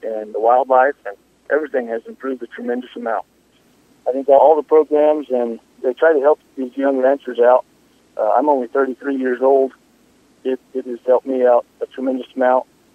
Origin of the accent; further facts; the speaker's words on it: La Union, New Mexico, United States; I am from La Union, New Mexico.